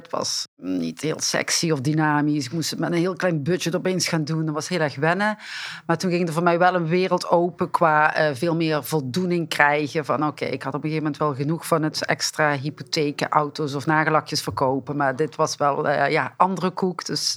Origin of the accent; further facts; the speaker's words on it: Elsloo, Limburg, Netherlands; moved away as an adult; now in Waalwijk, Netherlands; Ik kom uit Elslo, een heel klein kasteeldorpje tegen Maastricht aan. Ik woon wel al vanaf mijn 21ste in Waalwijk.